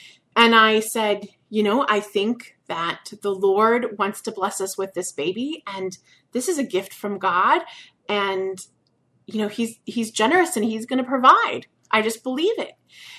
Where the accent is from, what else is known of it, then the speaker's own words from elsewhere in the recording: Peoria, Illinois, United States; I grew up in the Peoria area, and Fulton Sheen was born in the Peoria area, raised in Peoria then.